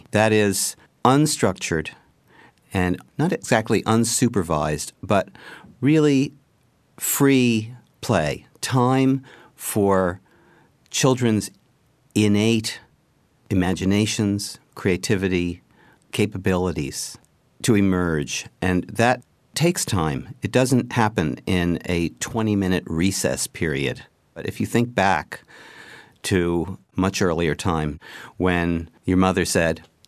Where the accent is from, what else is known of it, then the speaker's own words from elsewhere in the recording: Teaneck, New Jersey, United States; I grew up in Teaneck, New Jersey, which is right outside New York City.